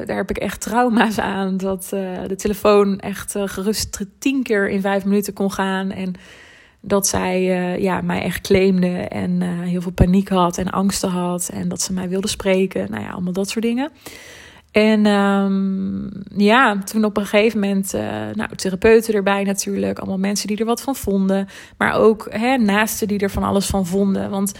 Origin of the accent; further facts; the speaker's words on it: Gelderland, Netherlands; Ik kwam uit de Betuwe, dus dat lag allemaal redelijk in de buurt.